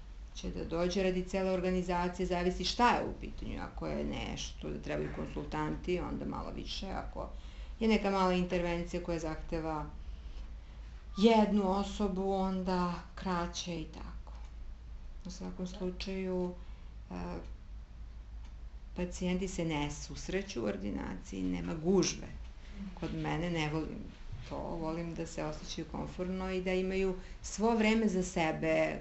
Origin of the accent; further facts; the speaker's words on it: Serbia; mi smo Srbi takvi, volimo sve što je skupo